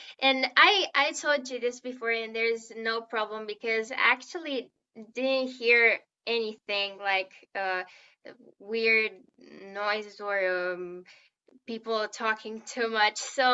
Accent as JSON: {"language": "English", "town": "Botoșani", "region": "Botoșani County", "country": "Romania", "second_language": "English", "said": "I recently turned 14 and my last name seems to be weird because I'm from Romania, from a city called Botoșani"}